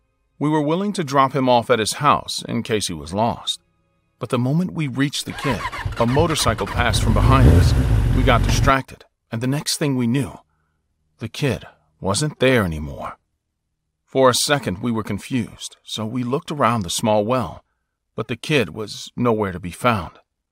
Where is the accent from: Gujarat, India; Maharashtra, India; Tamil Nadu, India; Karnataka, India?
Maharashtra, India; Mumbai; now in London, United Kingdom; Although now I live in London, I'm from India.